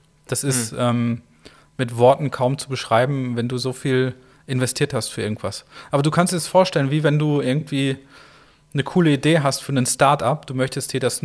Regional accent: North Rhine-Westphalia, Germany; Ich komme ja aus dem Ruhrgebiet

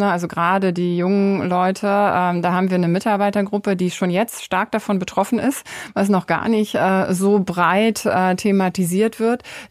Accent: East Germany, Germany; Ich bin ja in der DDR aufgewachsen. Ich war 14, als die Wende ist.

